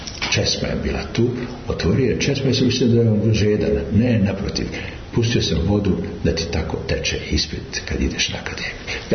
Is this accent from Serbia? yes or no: yes; Niška Banja, Southern and Eastern Serbia, Serbia; Odakle si ti, rekao iz Niške Vanje.